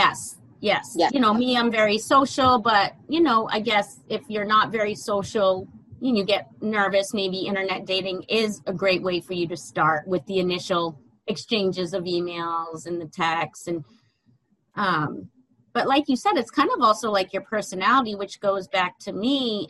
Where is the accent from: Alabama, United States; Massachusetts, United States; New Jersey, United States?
Massachusetts, United States; Boston; I'm from the Boston area. So we tend to be a little bit more abrupt and, you know, assertive and crass.